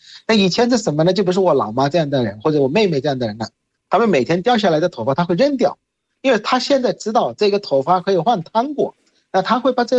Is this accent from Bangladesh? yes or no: yes; Bangladesh; Chinese is a second language; 因为我们孟加拉人的这个做饭